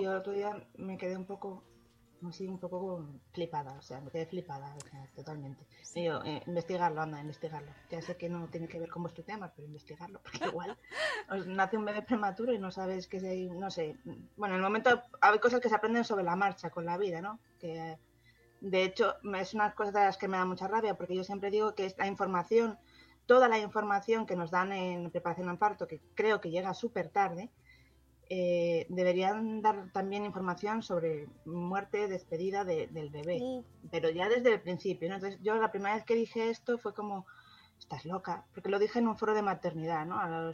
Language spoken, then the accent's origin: Spanish; Spain; si somos españoles todos